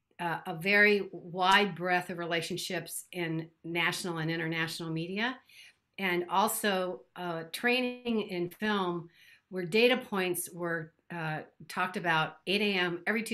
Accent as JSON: {"language": "English", "town": "New Orleans", "region": "Louisiana", "country": "United States", "tie": "born or raised there", "said": "My 1940s July 4th dress from the New Orleans World War II Museum, my hometown."}